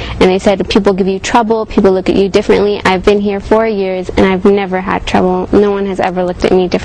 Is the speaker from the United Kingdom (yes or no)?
no; Kuwait; A lot of people when I came from Kuwait had that concern as well.